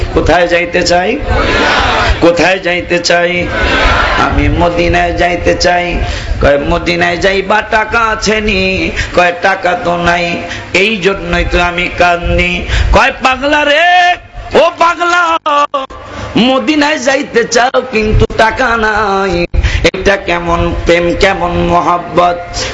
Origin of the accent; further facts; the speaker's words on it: Faridpur, Dhaka Division, Bangladesh; born there; now in Dhaka, Bangladesh; আমার জন্মস্থান কিন্তু ফরিদপুর, এখন আল্লাহ ঢাকায় একটু ব্যবস্থা করছে